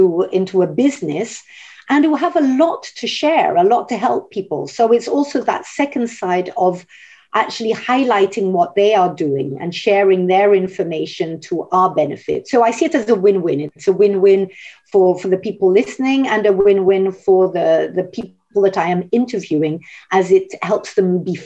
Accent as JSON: {"language": "English", "country": "France", "tie": "born or raised there", "said": "I am a 50 plus global nomad. Originally, I am British, but I was brought up in France"}